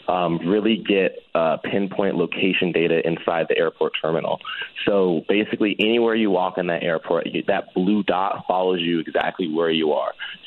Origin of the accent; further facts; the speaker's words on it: San Francisco, California, United States; we decided to start in San Francisco because that is, you know, my hometown and, you know, Bay Area, Silicon Valley.